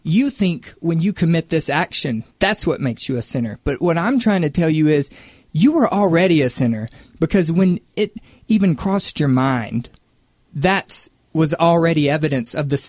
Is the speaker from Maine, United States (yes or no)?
no; Mississippi, United States; And like I said, you guys know I'm from Mississippi.